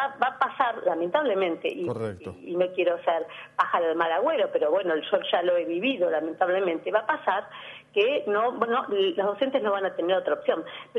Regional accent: Tandil, Buenos Aires Province, Argentina; yo soy de Tandil

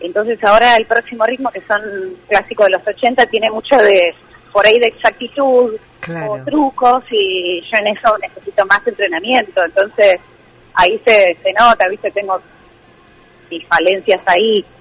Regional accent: Tandil, Buenos Aires Province, Argentina; voy a tirar que soy de Tandil

